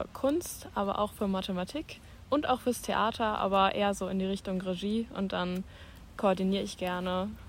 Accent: Bonn, North Rhine-Westphalia, Germany; ich komme aus Bonn.

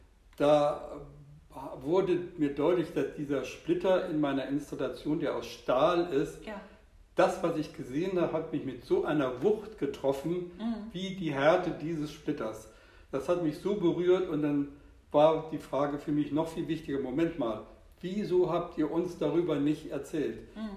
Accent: Rerik, Mecklenburg-Vorpommern, Germany; ich bin in Rerik-Wustrow aufgewachsen an der Ostsee

